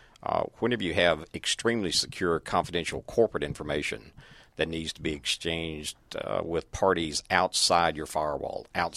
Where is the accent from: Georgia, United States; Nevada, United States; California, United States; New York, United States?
Georgia, United States; Atlanta; Now, I'm originally from Atlanta, and started a management consulting company here a long time ago